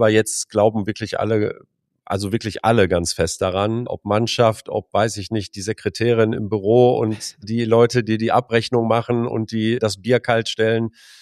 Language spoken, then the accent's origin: German; Gelsenkirchen, North Rhine-Westphalia, Germany; also born or lived in Herten; mein Elternhaus steht in Gelsenkirchen und ja, bin hier groß geworden, wie gesagt, zur Schule gegangen, habe meine Ausbildung gemacht